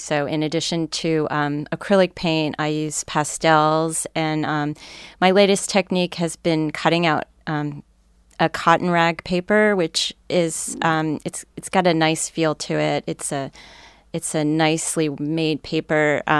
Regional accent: New Jersey, United States; I grew up in suburban New Jersey, but I lived very close to a town called Roosevelt, New Jersey, which was a WPA town and had a lot of famous artists

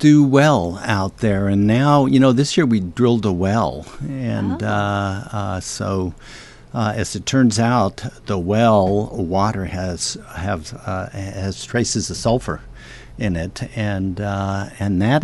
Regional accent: Mar Vista, California, United States; moved away as an adult; I was born and raised down in Mar Vista, California, which is just inland from Venice Beach.

